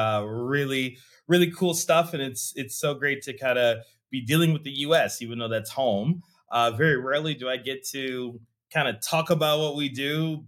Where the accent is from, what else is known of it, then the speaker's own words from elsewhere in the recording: Olympia Fields, Illinois, United States; growing up in the south suburbs of Chicago. I'm from Olympia Fields, right?